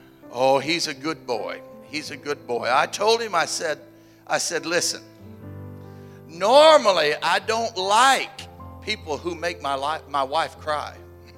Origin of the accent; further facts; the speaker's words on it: Tulsa, Oklahoma, United States; As Pastor said, I hail from Oklahoma, from Tulsa to be specific, and you are looking at a real live Cherokee Indian from Oklahoma.